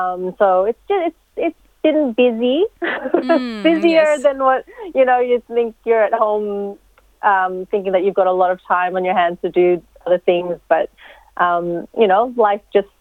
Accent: Philippines; because that's who I sort of look like, being Filipino.

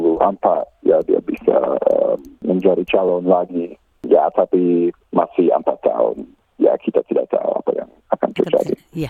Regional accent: Chicago, Illinois, United States; Indonesian is a second language; Sebenarnya saya dari Chicago, dari provinsi lain.

